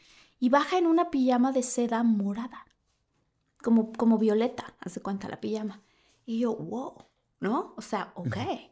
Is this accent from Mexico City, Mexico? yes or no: no; Tabasco, Mexico; Yo soy de Tabasco, pero ¿qué importa?